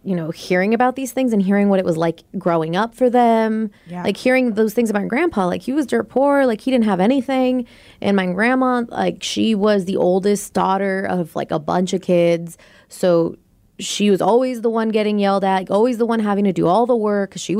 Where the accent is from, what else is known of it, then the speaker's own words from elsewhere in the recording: United States; So I am an American with a Mexican culture.